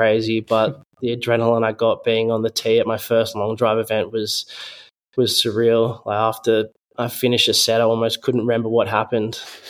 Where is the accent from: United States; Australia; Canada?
Australia; And being an Australian athlete was a big disadvantage.